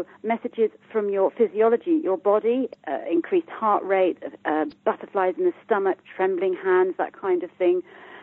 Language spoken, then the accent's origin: English; United Kingdom; I'm from the UK, as you can hear by my accent